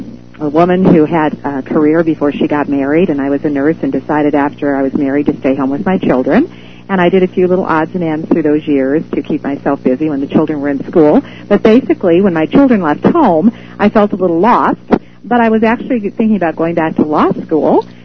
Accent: Elk Grove, California, United States; I'm from Elk Grove, California, south of Sacramento. And when we moved here, there were 8,000 people, and now it's over 100,000

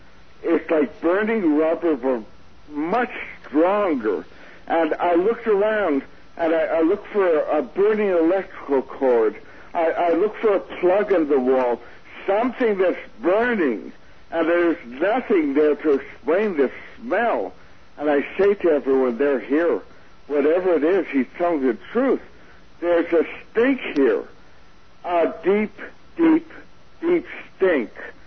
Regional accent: Missouri, United States; I'm from Missouri. You got to show me.

